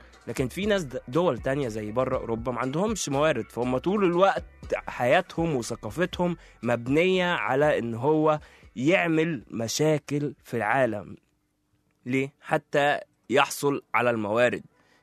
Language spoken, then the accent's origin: Arabic; Egypt; انا كبلد كمصري هحب ان انا اعيش في استقرار